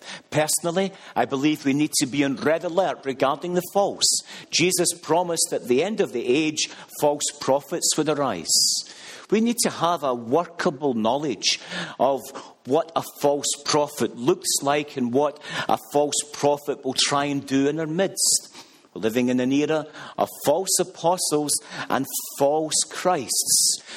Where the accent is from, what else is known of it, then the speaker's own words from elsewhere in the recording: Glasgow, Scotland, United Kingdom; born there; I was born in 1959 in Glasgow, Scotland.